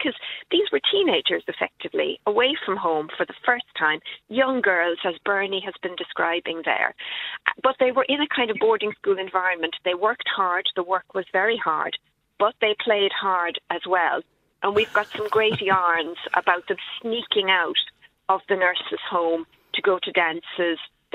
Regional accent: Cork, Munster, Ireland; I'm from Cork myself.

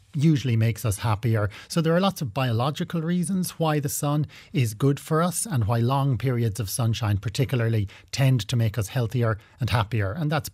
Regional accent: Galway, Connacht, Ireland; So as a child, I grew up in Galway City.

